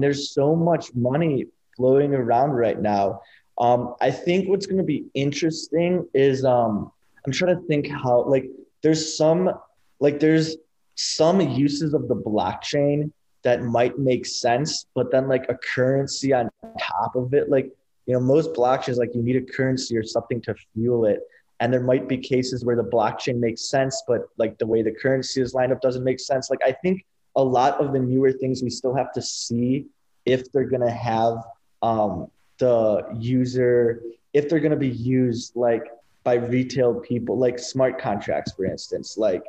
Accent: United States; And like, I'm an American, so I love that the dollar is the reserve currency.

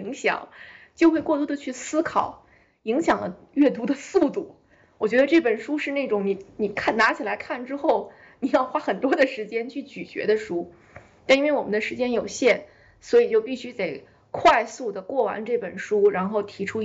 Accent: China; 也可能是因为我们中国人好像觉得这个龟在这个传统的意义上说

